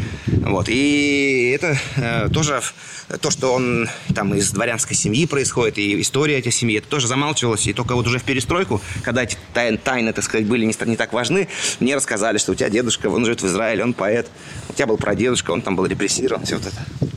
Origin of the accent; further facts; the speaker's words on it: Moscow, Russia; Я родился в Москве, вот, жил в Москве.